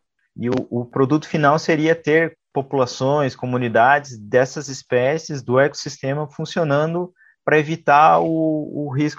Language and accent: Portuguese; Brazil; Uma das coisas mais legais foi trazer o prêmio para o Brasil, sendo brasileiro